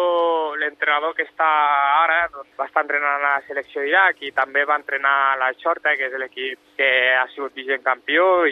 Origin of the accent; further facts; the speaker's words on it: Lleida, Catalonia, Spain; Sí, sóc de Lleida, ciutat, i bueno, estic a Lleida esperant a viatjar cap a l'Iraq.